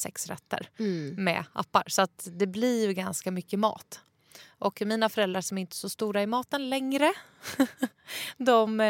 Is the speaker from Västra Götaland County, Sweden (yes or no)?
no; Norrköping, Östergötland, Sweden; now in Stockholm, Sweden; Ja, jag var hemma i Norrköping och min mamma sa så här: vi går aldrig ut och äter i Norrköping. Det gör vi bara när vi kommer till dig till Stockholm.